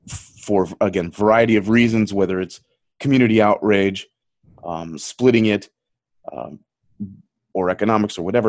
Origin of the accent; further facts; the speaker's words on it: United States; I'm an American, right? So we're extremely insulated here.